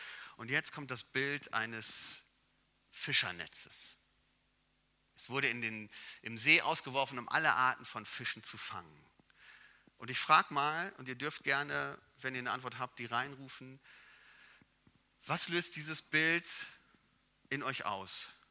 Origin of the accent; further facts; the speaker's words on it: North Rhine-Westphalia, Germany; wie ich als Ostwestfale sagen würde